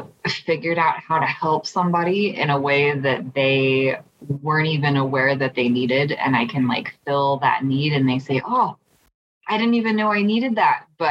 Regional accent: Utah, United States; I grew up in Utah. I grew up in a very religious community

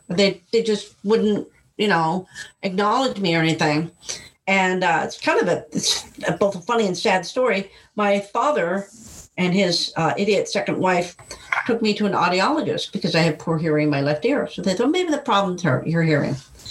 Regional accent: Erie, Pennsylvania, United States; born there; I was born in Erie, Pennsylvania.

